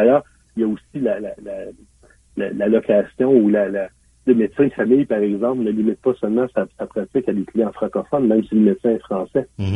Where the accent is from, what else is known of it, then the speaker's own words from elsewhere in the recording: Hearst, Ontario, Canada; Et même dans le Nord, même chez nous, à Hearst, on vit des pénuries d'employés.